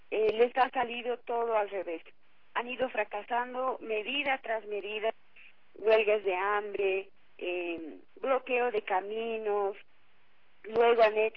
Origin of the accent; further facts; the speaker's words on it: Bolivia; Nosotros como bolivianos, como pueblo, hemos perdido la esperanza en la justicia hace muchos años